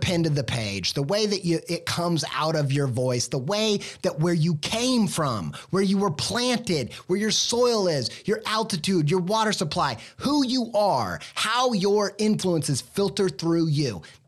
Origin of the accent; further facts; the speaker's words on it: Midwest, United States; I come from the Midwest.